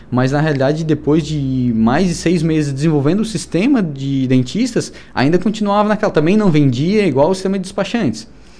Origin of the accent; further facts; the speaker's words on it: Praia Grande, Santa Catarina, Brazil; a gente vem de Praia Grande, é uma cidadezinha com 7 mil habitantes aqui da divisa com o Rio Grande do Sul.